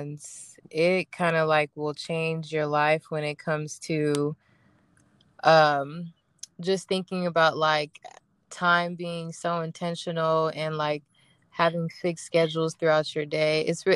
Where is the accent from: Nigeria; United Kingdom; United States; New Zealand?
Nigeria; well, I'm Nigerian, so I have to do the honorable mention of jollof rice.